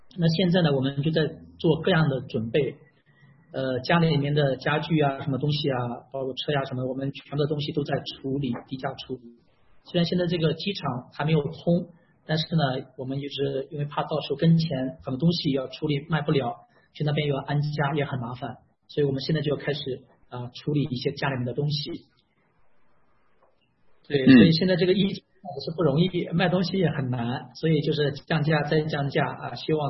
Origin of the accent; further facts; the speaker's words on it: China; 因为我们是中国人，然后就是这边的出生证明不在医院办